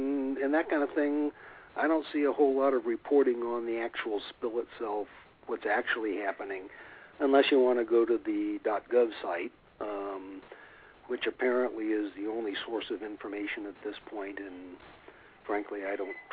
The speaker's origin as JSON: {"language": "English", "region": "Missouri", "country": "United States", "said": "Not a whole lot, but I'm willing to be convinced. I'm from Missouri. Show me."}